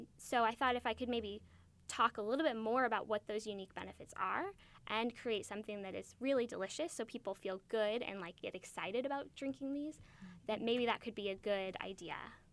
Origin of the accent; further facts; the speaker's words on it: Indianapolis, Indiana, United States; now in New York City, United States; So I started the brand in New York City, but I am from Indianapolis. So right now I'm sort of straddling both cities.